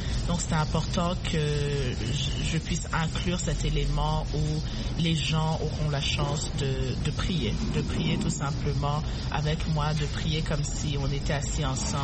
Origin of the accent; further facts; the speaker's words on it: Burundi; now in United States; lorsque je suis venue aux États-Unis du Burundi, je n'étais pas croyante du tout.